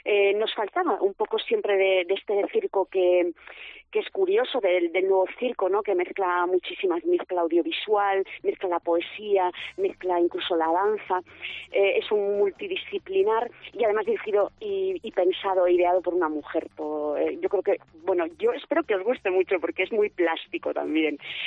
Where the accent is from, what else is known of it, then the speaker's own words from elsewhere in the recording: Andorra, Aragon, Spain; es de Andorra de Teruel, yo también soy de Andorra de Teruel, por eso, es vecina